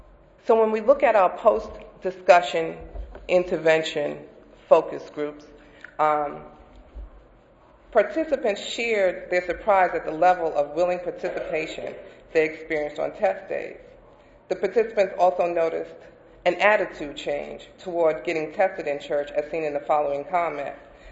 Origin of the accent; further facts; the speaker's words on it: New York, United States; now in Missouri, United States; I'm from New York originally, but I learned that in Missouri, it's the show me state.